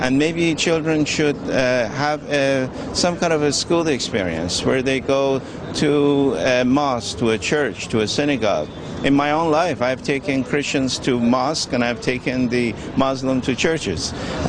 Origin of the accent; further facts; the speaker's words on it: Washington, District of Columbia, United States; now in Istanbul, Turkey; I am from Washington, D.C. I also live in Istanbul.